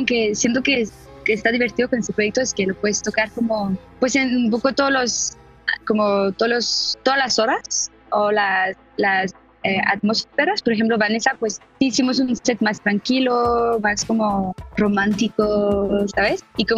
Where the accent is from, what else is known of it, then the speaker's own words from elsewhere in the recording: France; Spanish is a second language; yo soy francesa. Y como que es parte de mi cultura, ¿no? Como escuchar mucha música francesa